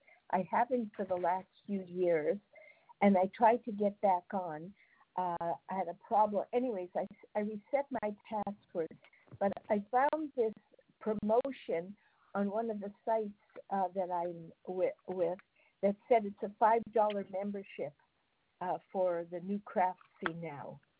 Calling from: Canada; I'm calling from Canada, so the amount might be different, right?

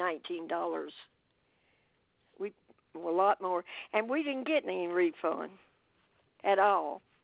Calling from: Greenville, Mississippi, United States; I'm calling from Greenville, Mississippi. … I'm calling from Greenville, Mississippi.

